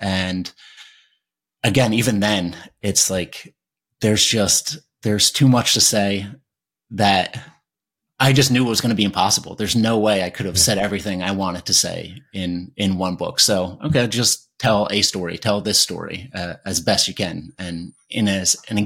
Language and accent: English; Philadelphia, Pennsylvania, United States; And whenever I'm back in Philly, like I'm from Philly, but I go back to Philly